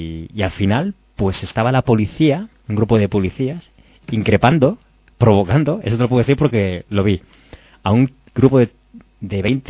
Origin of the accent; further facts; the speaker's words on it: France; yo he nacido aquí en Francia, teóricamente, políticamente soy francés, pero yo me comparo con otro francés nacido en París centro o en Rouen centro